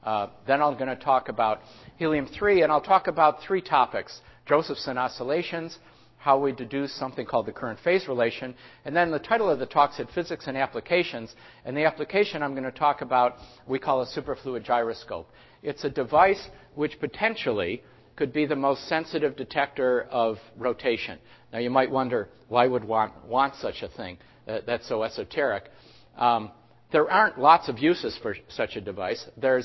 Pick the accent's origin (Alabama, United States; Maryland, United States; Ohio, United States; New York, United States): New York, United States; Buffalo; also born or lived in Rochester; As John said, I grew up fairly near here. Actually, I was born in Rochester, but I grew up in Buffalo.